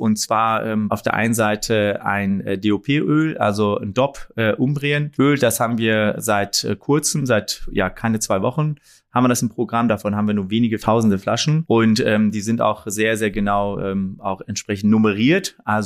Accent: Rheine, North Rhine-Westphalia, Germany; also born or lived in Tehran, Iran; now in Düsseldorf, Germany; geboren in Iran, in Teheran, vor mehr als 46 Jahren und aufgewachsen im Münsterland, bei Münster in der kleinen, schönen Stadt Rheine und wohnhaft aktuell im Großraum Düsseldorf.

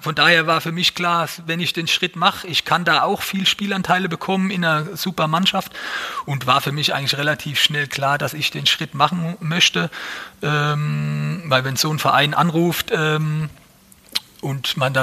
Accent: Mannheim, Baden-Württemberg, Germany; born there; für mich als Mannheimer, als geborener Mannheimer auch eine super Sache gewesen

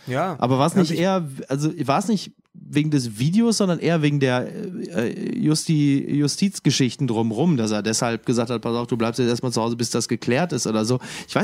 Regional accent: Dortmund, North Rhine-Westphalia, Germany; das kann ich als Dortmunder natürlich zuvorderst sagen

